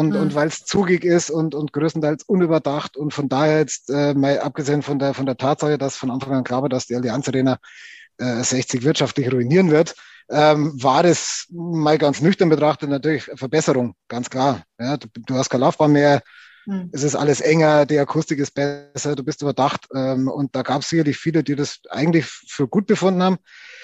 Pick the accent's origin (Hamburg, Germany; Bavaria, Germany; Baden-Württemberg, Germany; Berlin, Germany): Bavaria, Germany; Passau; ich komme aus Passau gebürtig, also aus der niederbayerischen Provinz.